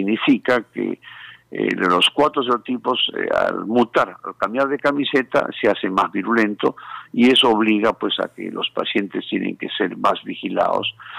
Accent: San Marcos, Ancash, Peru; En mi tierra, yo soy de San Marcos, Guaria, Antamina

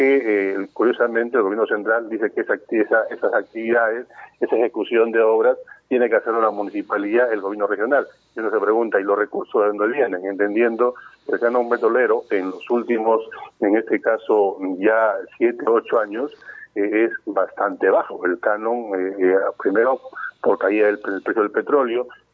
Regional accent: Yurimaguas, Loreto, Peru; un diputado de Alto Amazonas, de Yurimaguas, de donde soy en este caso

